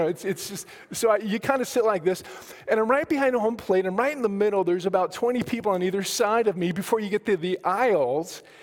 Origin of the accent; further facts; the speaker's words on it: Fort Collins, Colorado, United States; I'm 60 miles north in my hometown in Fort Collins, Colorado.